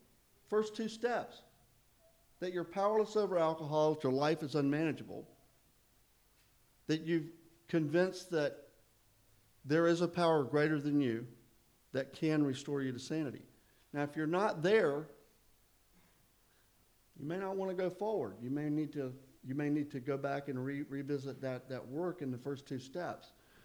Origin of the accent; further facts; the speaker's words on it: the South, United States; I'm a guy. I was raised in the South. I'm a good old boy.